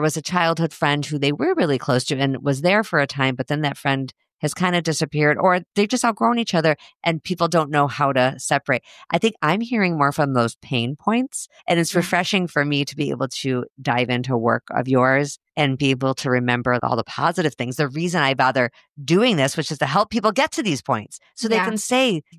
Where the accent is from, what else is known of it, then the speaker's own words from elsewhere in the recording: Chicago, Illinois, United States; moved away as an adult; now in Minnesota, United States; I didn't grow up in Minnesota. I still keep in touch with the friends I grew up with in Chicago, a lot of them. I've been here 25 years.